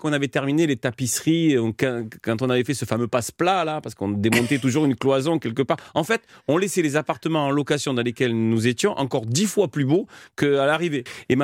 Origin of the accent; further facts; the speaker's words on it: France; je suis français, je suis né ici